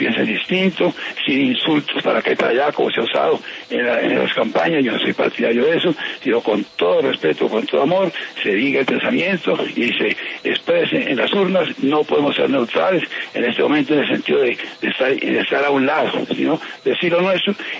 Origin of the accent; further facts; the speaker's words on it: Garzón, Huila, Colombia; en el diario de Huila, que es mi tierra. Yo soy oriundo de Garzón Huila, en donde fui obispo, lo mismo que fui en Armenia, ahora con 44 años de episcopado